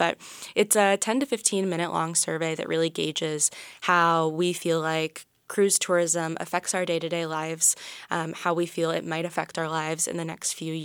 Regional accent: Georgia, United States; I'm originally from Georgia and I went to the University of Georgia for my undergrad

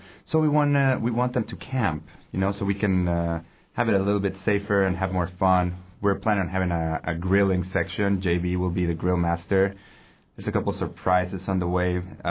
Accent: Mexico; I'm not naturally from here, I'm from Mexico, but I love this area

